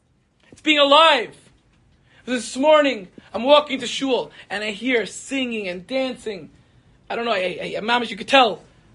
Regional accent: Five Towns, New York, United States; You know, we're from the Five Towns, we think it's cool.

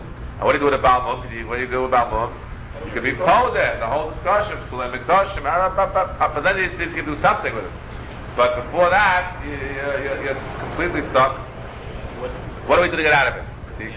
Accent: Queens, New York, United States; When I was a young man, growing up in Queens, I had a Rebbe, who was the Rebbe Shmaryo Shulman.

